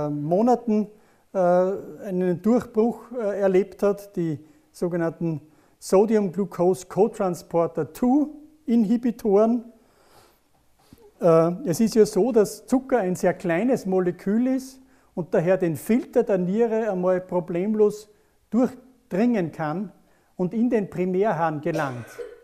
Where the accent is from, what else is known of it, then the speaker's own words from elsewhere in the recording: Upper Austria, Austria; aus meinem Heimatland Oberösterreich